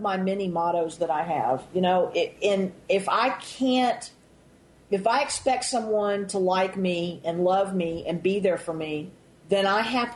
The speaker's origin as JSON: {"language": "English", "region": "Texas", "country": "United States", "said": "you know, I mean, you know, I'm from Texas. I can tell the long stories"}